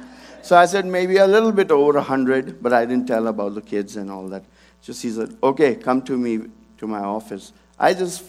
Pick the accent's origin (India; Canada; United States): India; North India; I'm from North India, from the foothills of Himalayas, right north of Delhi.